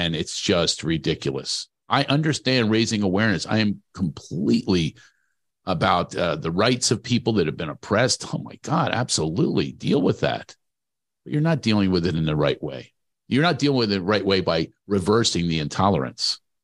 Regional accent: Philadelphia, Pennsylvania, United States; It was a summit for volunteerism, it was called, and in Philadelphia, my hometown.

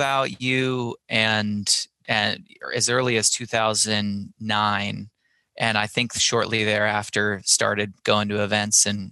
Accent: Eugene, Oregon, United States; Our background is my brothers and I, we grew up in Eugene, Oregon.

